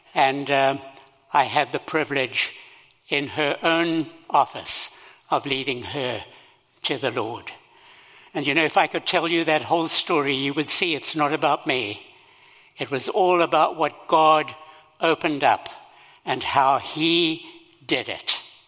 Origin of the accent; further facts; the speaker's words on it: Zimbabwe; accent: Zimbabwean; now in Canada; I have a foreign accent. I was born in Zimbabwe and grew up there, and this is the way we speak over there.